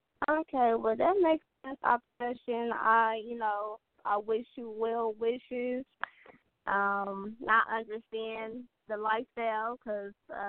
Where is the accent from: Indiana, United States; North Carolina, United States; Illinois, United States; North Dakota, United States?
Indiana, United States; Gary; I'm from the hood, too, so I understand your struggle. I'm from Gary, Indiana, the hood of the hood.